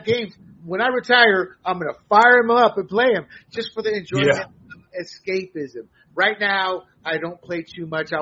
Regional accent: Panama; Being born, raised Panamanian, Puerto Rican, being raised in Panama, I've got three cultures that I was raised with. Mostly Panamanian, but being an American, but I also have a Puerto Rican culture.

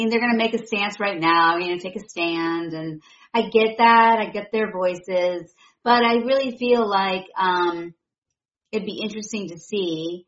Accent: Chicago, Illinois, United States; Well, you know, I'm from Chicago.

